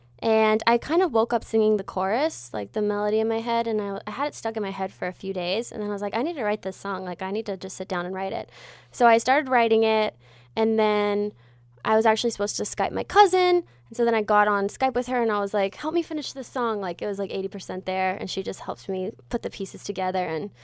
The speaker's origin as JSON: {"language": "English", "region": "California", "country": "United States", "said": "I'm from the Bay Area"}